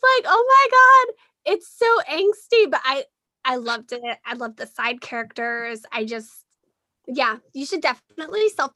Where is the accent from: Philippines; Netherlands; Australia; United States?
Philippines; the extended family, the moms, the dads, you know, the cousins, because we're Filipino. So everybody's a cousin.